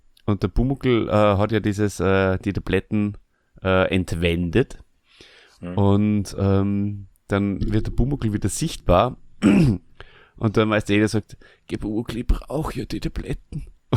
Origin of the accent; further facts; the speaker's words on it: Burgenland, Austria; bei uns im Burgenland ein Mehrwert für alle, die sich mit Dialekten befassen, spaßig. Bei uns im Burgenland heißt es spaßig, wenn jemand ein bisschen ein merkwürdiges Verhalten an den Tag legt.